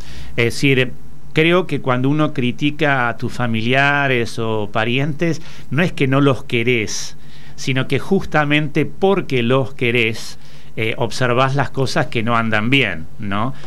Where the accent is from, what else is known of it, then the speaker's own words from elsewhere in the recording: Argentina; yo soy argentino orgulloso de serlo y trato modestamente con mi cine de promover a mi país